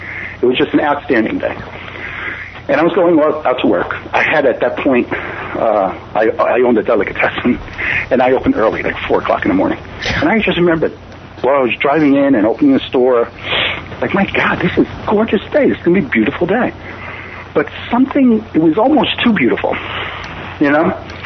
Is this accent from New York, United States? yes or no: yes; New York, United States; I'm in Rockland County, which is about 30 minutes north. I was born and raised in New York.